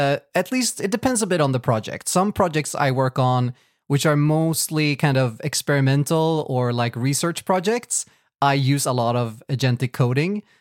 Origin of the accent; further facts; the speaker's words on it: Sweden; first language Swedish; English is a second language; now in Poland; No, Swedish is my first language. But of course, I speak a lot of English these days as well because I don't live in Sweden. I live in Poland.